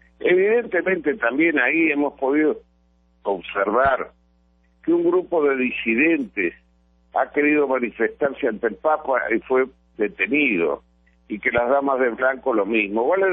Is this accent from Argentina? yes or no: yes; Argentina; siento también un profundo reconocimiento como argentino y como americano